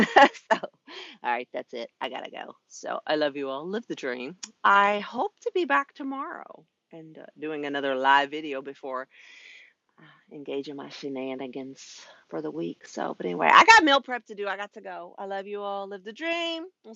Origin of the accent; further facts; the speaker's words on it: United States; None of them. And I'm an American.